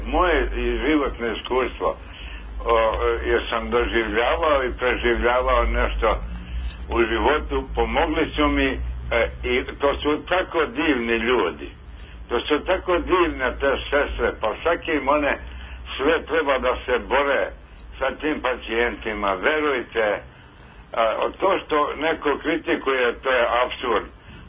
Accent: Guča, Šumadija and Western Serbia, Serbia; Ja sam iz Guča

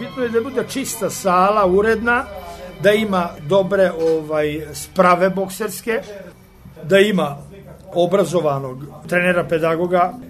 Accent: Subotica, Vojvodina, Serbia; on iz Pule, ja sam iz Subotice. Došli smo zajedno u Beograd

